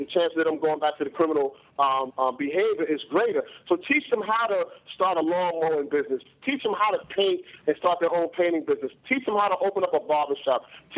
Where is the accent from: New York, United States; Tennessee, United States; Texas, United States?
New York, United States; New York City; Yeah, I'm from New York.